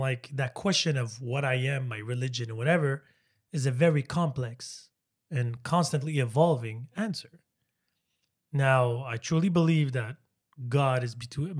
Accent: Portland, Oregon, United States; born there; I was born in Portland, the most West white-esque state, Oregon

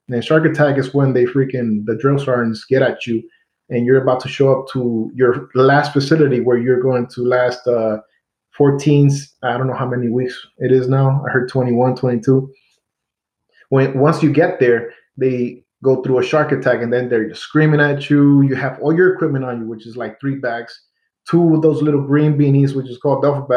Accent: New York City, New York, United States; because growing up in New York City, the white people that you do see really are like Albanian or Polish or something like that.

